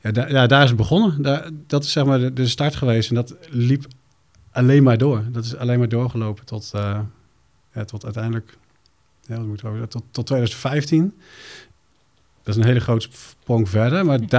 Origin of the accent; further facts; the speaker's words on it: Ede, Gelderland, Netherlands; born there; Ik ben fotograaf. Ik ben geboren in Ede.